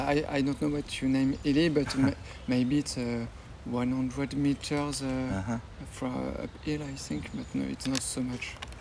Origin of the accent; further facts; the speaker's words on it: France; English is a second language; I'm from France.